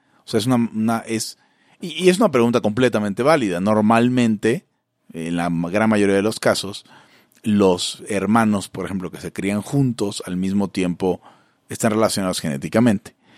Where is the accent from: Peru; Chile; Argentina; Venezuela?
Venezuela; Zulia; En Santa Rosa de Agua, en Venezuela, muy cerca de donde soy yo